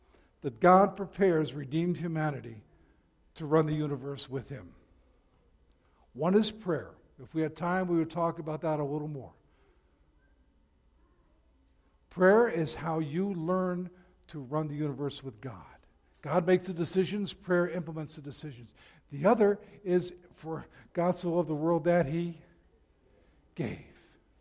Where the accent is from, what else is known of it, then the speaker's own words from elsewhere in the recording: New York, United States; I'm from New York, so I really can't say a whole lot.